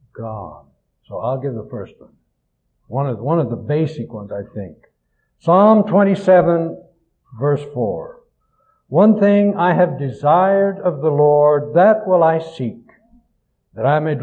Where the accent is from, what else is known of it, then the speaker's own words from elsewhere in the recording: Kansas, United States; I grew up in Kansas, and I know what thirsty land looks like.